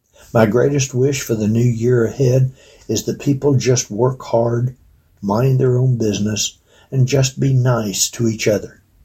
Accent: Texas, United States; Growing up in Texas, we ate a lot of casseroles.

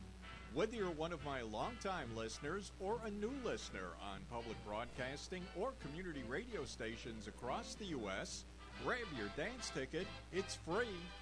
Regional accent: New York, United States; And since he knew I'm from Long Island, as he originally was from

